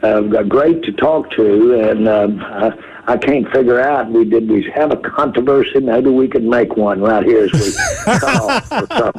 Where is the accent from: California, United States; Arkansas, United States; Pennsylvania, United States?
Arkansas, United States; I was raised in Arkansas